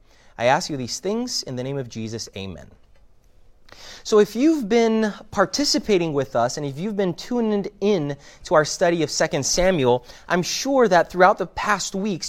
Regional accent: Canada; We grew up in Canada, so I kind of like it.

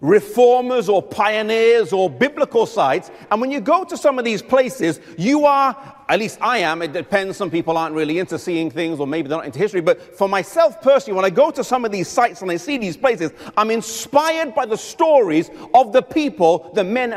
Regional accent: England, United Kingdom; I come from England, and most English people couldn't tell you anything about any of the English reformers.

